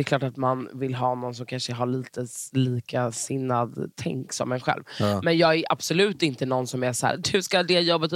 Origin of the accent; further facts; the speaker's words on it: Stockholm, Stockholm County, Sweden; Alltså jag är så söder som man kan bli. Jag har bott i innerstan hela mitt liv liksom.